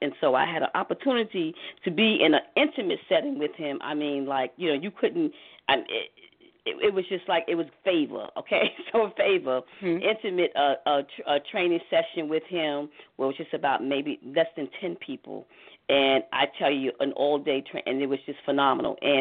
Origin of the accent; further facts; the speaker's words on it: New York, United States; of me growing up in Harlem and me, you know, having a single mom, and what that meant for me coming up